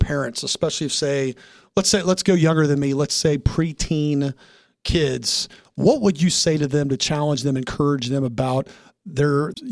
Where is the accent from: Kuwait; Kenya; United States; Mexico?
United States; Springfield, Ohio; I'm from Springfield, Ohio. That's where I live.